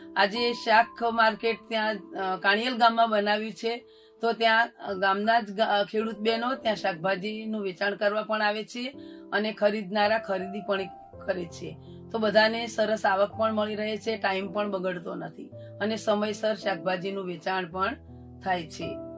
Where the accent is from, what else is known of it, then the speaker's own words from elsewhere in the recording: Simet, Gujarat, India; મારું ગામ સીમેત, તાલુકો ધોળકા, જિલ્લો અમદાવાદ. હું એક ખેડૂત બેન છું અને શાકભાજી પણ ઉગાડનાર બેન છું.